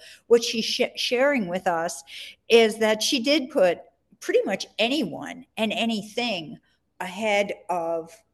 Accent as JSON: {"language": "English", "town": "Frederick", "region": "Maryland", "country": "United States", "tie": "born or raised there", "said": "I was raised in Frederick, Maryland, okay?"}